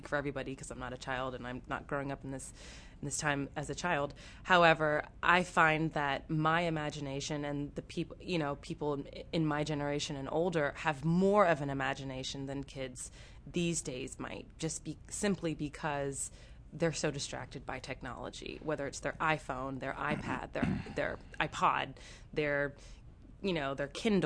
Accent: Long Valley, New Jersey, United States; Yes, I grew up in New Jersey, in Long Valley.

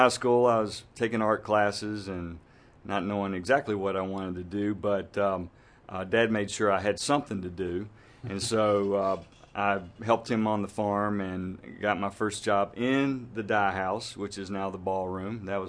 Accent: Saxapahaw, North Carolina, United States; And then, so my father grew up in Saxbahaw and I grew up in Saxbahaw.

